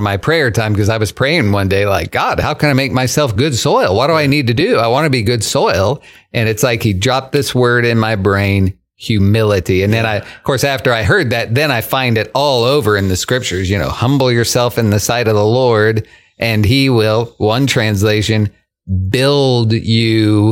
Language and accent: English; Illinois, United States; I'm from Illinois, so there are areas of mines. You have mine subsidence.